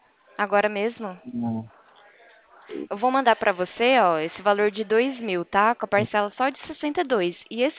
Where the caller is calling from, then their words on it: Presidente Prudente, São Paulo, Brazil; Eu sou aqui de Presidente Prudente.